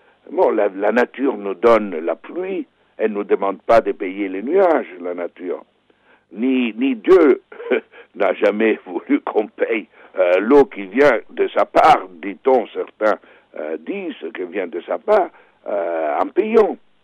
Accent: Italy; now in Belgium; moi je suis italien et je reste toujours lié à mon pays, même si j'habite depuis plus de 40 ans ailleurs, notamment en Belgique.

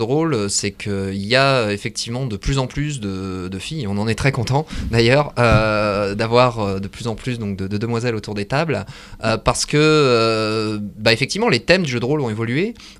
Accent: Hauts-de-France, France; Je précise ici que je suis local, hein. je suis du Pas-de-Calais, donc ça aide.

